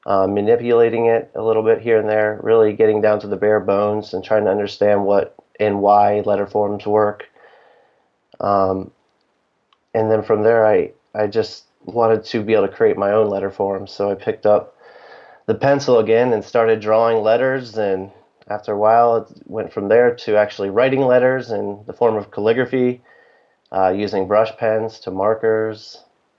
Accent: Ohio, United States; born there; also born or lived in Maine / Maryland / West Virginia / Colorado; I was born in Ohio, lived in Maine, lived in Maryland. Just recently we lived in West Virginia. Like I said, I lived in Colorado. So I've never really had a home per se, a place that I can call home

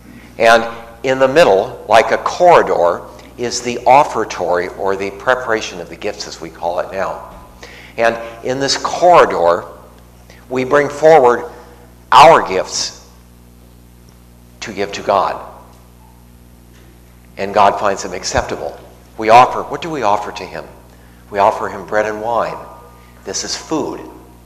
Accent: Los Angeles, California, United States; I'm from Los Angeles, sorry. I didn't grow up with sheep.

